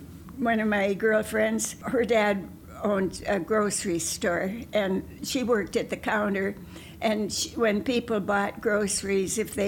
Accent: Pierre, South Dakota, United States; Yeah, yeah, no, then you don't know Pierre. Never thought of it as good or bad. It's just how it was. When I was a child, it was during the Great Depression.

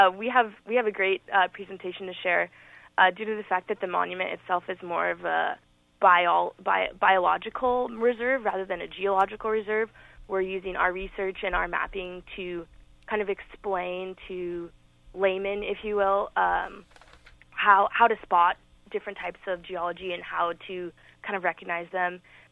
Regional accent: Ashland, Oregon, United States; And I'm actually from Ashland. I went to Ashland High School, so I've spent a lot of time revisiting my childhood and the areas that I've seen as a child.

